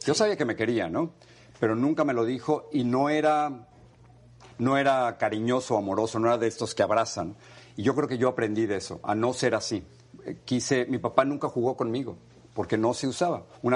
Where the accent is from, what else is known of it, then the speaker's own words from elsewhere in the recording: Mexico City, Mexico; moved away; Es la casa donde crecí, en la Ciudad de México.